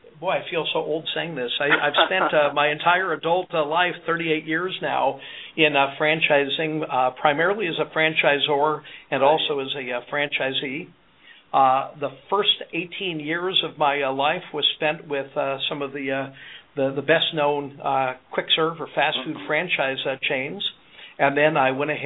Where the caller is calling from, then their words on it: Reston, Virginia, United States; Just outside of Washington, D.C. in beautiful Reston, Virginia.